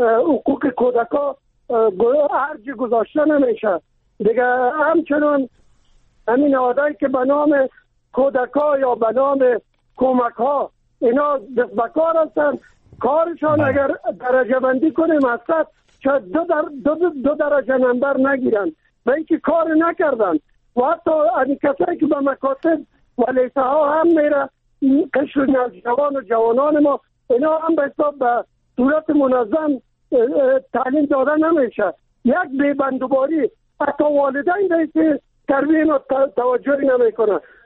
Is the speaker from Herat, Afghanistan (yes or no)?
no; Kabul, Afghanistan; چون من خودم از کابل هستم